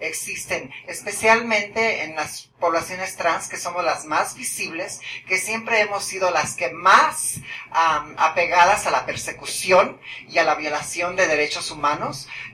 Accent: Mexico; moved away; en el 79 me fui de México. Me fui de México porque a todas mis amiguitas las rapaban y las encerraban por 15 días en la cárcel

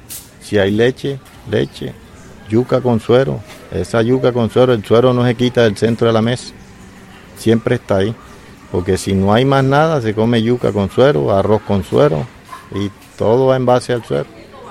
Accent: Plato, Magdalena, Colombia; yo soy de Plato, pero la tierrita donde vivía pertenecía a Tenerife, Magdalena. Entonces quiere decir que soy una persona desplazada de Tenerife, Magdalena, pues las tierras pertenecían allá.

